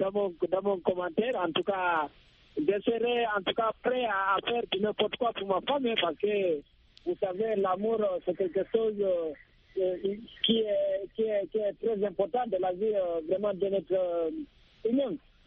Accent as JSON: {"language": "French", "country": "Guinea", "lives_now": "Cameroon", "said": "moi, je suis originaire de la Guinée-Conakry."}